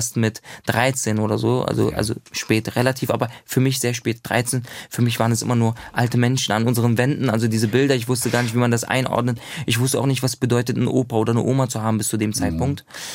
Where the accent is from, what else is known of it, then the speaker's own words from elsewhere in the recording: Berlin, Germany; Also ich bin in Neukölln aufgewachsen.